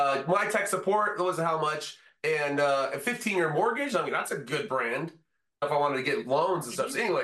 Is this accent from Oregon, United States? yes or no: yes; Salem, Oregon, United States; born there; I was born on June 15th, 1982 in Salem, Oregon.